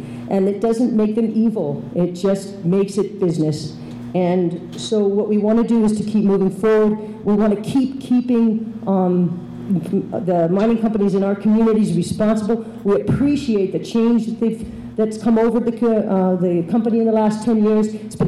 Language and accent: English; East Coast, United States; I'm from the East Coast, a Bachelor of Science from the University of Maine at Orono